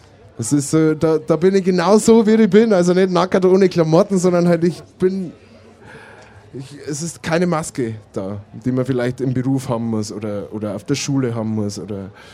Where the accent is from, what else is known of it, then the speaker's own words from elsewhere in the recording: Bavaria, Germany; Wir kommen alle aus Bayern. Franken. Oder kommt er von Franken? Franke. Aber ich bin halt gebürtiger Bayer